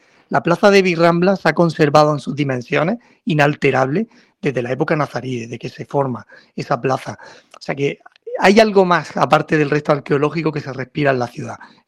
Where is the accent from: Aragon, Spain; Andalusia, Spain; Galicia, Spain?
Andalusia, Spain; Granada; Como escritor de novela histórica, nacido y criado en Granada, empapándome de su historia desde pequeño.